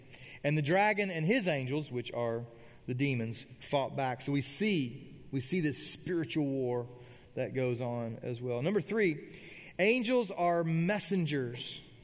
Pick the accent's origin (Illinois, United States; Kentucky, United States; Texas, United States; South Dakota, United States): Kentucky, United States; Like, I'm from Kentucky, but don't think it's like this was a glorious horse barn.